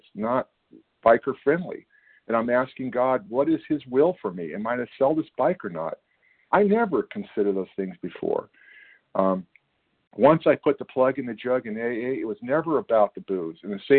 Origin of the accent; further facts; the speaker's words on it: California, United States; I'm from California.